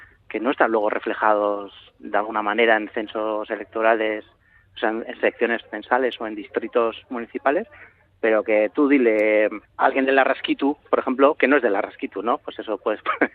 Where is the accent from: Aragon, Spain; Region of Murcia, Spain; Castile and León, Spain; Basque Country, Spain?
Basque Country, Spain; Getxo; he citado Guecho, ¿no? Que es de donde soy yo.